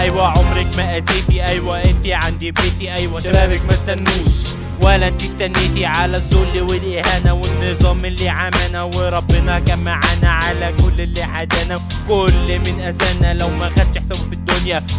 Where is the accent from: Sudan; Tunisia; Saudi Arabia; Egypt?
Egypt; انا مصري راسي فوق